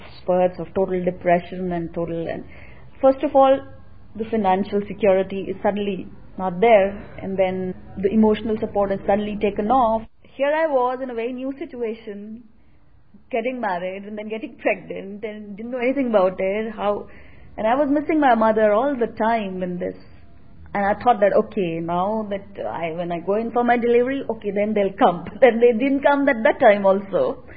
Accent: Delhi, India; I belong to an upper caste Hindu family from India. I was born and brought up in Delhi, and later I joined the Jawaharlal Nehru University

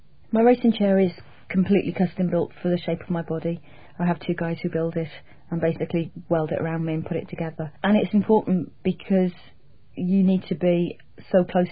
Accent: Cardiff, Wales, United Kingdom; I was born and brought up in Cardiff in South Wales

